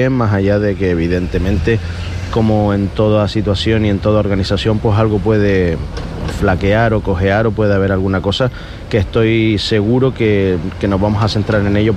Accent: Corralejo, Canary Islands, Spain; now in Puerto del Rosario, Spain; Yo he vivido siempre mucho a caballo entre, nací en Corralejo, me crié en Corralejo, después me fui fuera a estudiar, después volví y ya me instalé en Puerto del Rosario

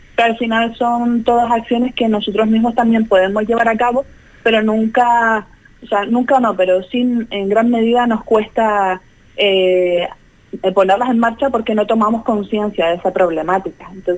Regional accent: El Cotillo, Canary Islands, Spain; la isla de mi familia, y yo siempre que puedo, cada vez que tengo momentos de vacaciones, me voy a Fuerteventura, al Cotillo precisamente. Para mí es mi pueblo.

